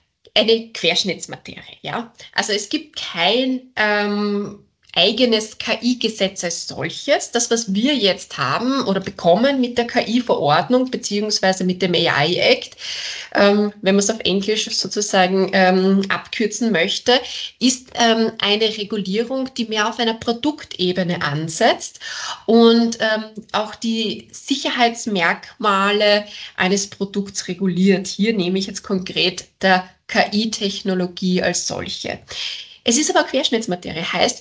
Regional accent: Vienna, Austria; Ich bin ja aus Wien

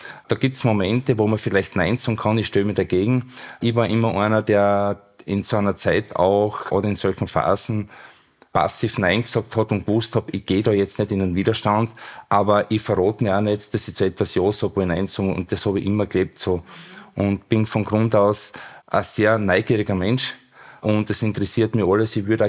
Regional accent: Styria, Austria; Ich bin 55 Jahre alt, bin aufgewachsen in der Region, wo du warst, im Schilkerland, habe bäuerliche Wurzeln.

